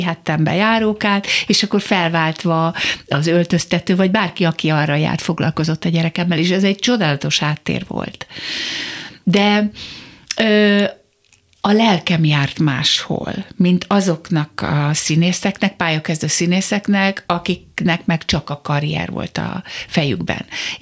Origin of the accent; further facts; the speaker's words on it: Budapest, Hungary; az én osztályfőnököm módszeresen dolgozott ellenem, mint pesti lány ellen.